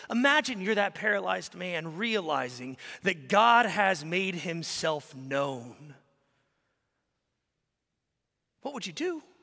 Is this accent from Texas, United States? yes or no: yes; Commerce, Texas, United States; also born or lived in Carrollton / Prosper / Howe; So it was here that I was born in Carrollton, moved to Prosper. Here I moved to Howe up off 75. Then I moved to Commerce. I graduated high school about here.